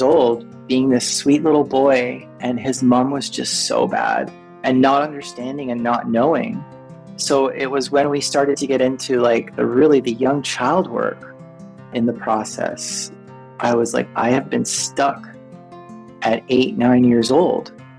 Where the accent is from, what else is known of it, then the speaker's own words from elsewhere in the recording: Toronto, Ontario, Canada; now in Philadelphia, United States; I am Canadian, originally from Toronto. I live in Philadelphia now